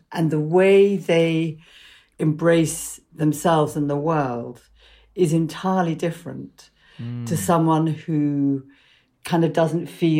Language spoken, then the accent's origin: English; London, United Kingdom; So I grew up in London.